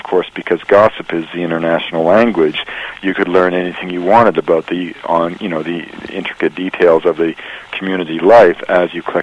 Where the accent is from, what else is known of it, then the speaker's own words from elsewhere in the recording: British Columbia, Canada; I was raised in British Columbia, and I spent a lot of time in hunting camps and logging camps and a lot of time with the First Nations of British Columbia.